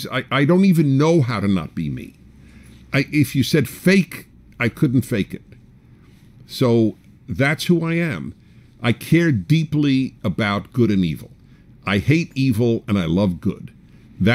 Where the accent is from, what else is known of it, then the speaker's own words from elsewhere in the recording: New York City, New York, United States; When I was in high school, I was raised and I grew up in New York City.